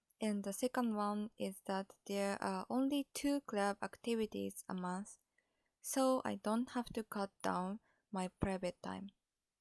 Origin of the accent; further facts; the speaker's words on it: Sapporo, Hokkaido, Japan; English is a second language; I'm from Sapporo. I'm from Fujitoshi High School